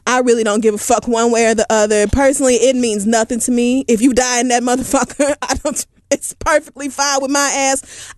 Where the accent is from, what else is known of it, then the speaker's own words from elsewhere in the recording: United States; as somebody born and raised in America, there's no way that you don't know this.